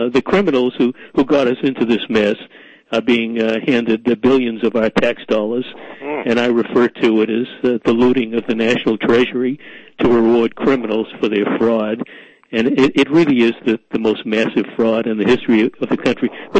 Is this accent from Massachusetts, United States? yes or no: yes; Boston, Massachusetts, United States; I grew up in Boston, but unfortunately, I didn't know about you back then in the 1950s.